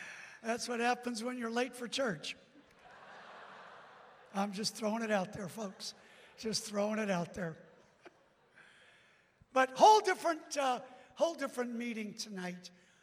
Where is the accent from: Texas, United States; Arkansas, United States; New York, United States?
New York, United States; New York City; I'm from New York City. I'm just passing through.